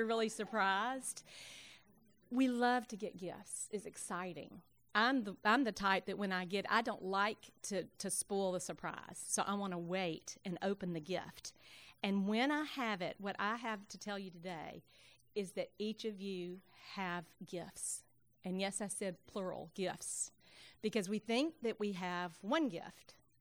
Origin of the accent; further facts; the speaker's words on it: Jackson, Mississippi, United States; So I grew up in Jackson